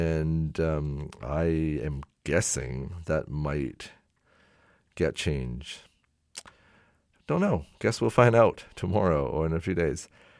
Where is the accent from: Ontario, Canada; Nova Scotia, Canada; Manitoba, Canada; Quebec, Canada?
Manitoba, Canada; Winnipeg; growing up in Winnipeg, in the 90s